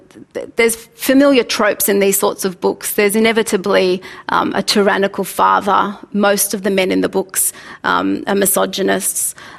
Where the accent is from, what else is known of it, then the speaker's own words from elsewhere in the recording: Australia; born there; I'm Australian-born Muslim, Palestinian, Egyptian, so it was a recipe for an identity crisis coming up.